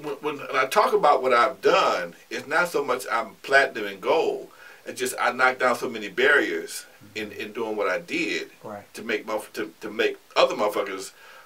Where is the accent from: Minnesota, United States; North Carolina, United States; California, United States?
California, United States; Compton; Because I'm from Compton, because I was on the first wave of the gang, I didn't see shit.